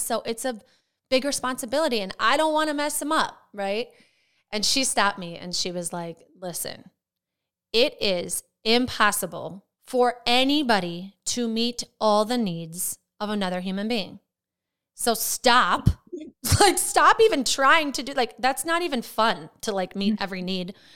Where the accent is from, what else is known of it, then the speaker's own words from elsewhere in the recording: Wisconsin, United States; I'm from Wisconsin, from a small town, and I grew up with not a whole lot of guidance and a very dysfunctional home.